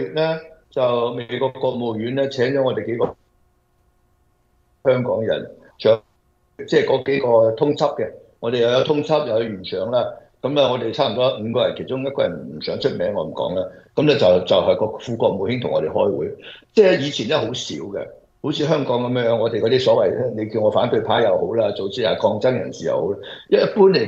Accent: Guangdong, China; 我廣東人叫呢啲嘢

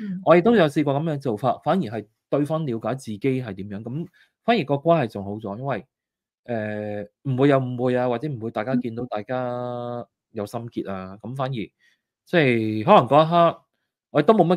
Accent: Hong Kong

